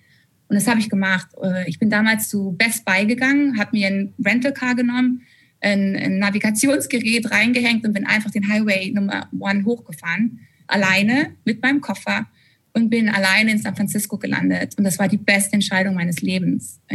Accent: Germany; ich als Deutsche

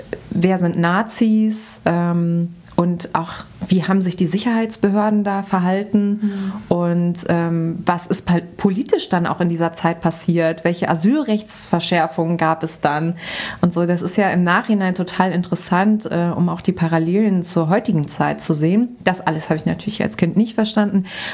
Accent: North Rhine-Westphalia, Germany; now in Berlin, Germany; Ich bin in Nordrhein-Westfalen aufgewachsen und war da so immer im städtischen Bereich.

